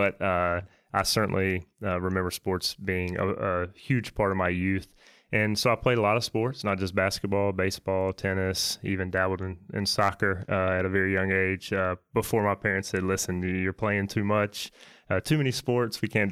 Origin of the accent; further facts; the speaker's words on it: Charlotte, North Carolina, United States; Yeah, so I'm a native Charlottean, like you said, born and raised, been here my whole life.